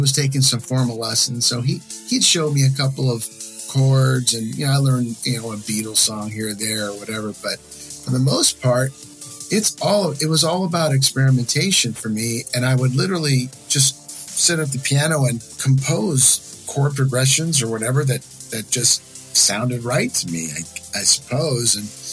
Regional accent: Downey, California, United States; also born or lived in San Gabriel Valley / Orange County; Yes. Yes. I was born in Downey. Basically, I've been in the San Gabriel Valley and Orange County for my entire life here.

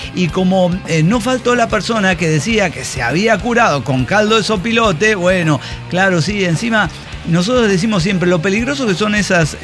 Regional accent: Papantla, Veracruz, Mexico; Yo vengo de Papantla

